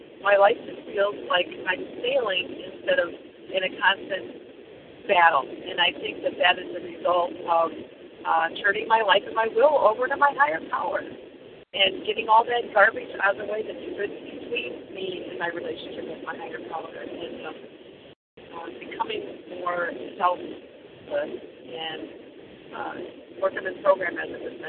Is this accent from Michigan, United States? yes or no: yes; Michigan, United States; I'm from Michigan.